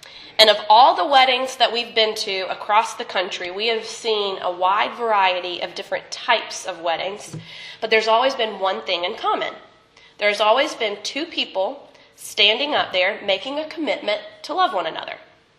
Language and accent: English; South Carolina, United States; Growing up in South Carolina, I have to admit